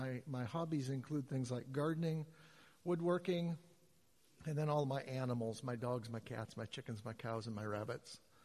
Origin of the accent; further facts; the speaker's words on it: Bellingham, Washington, United States; born there; I was born here in Bellingham, went to college in Spokane, where Joy comes from, spent 4 years over there.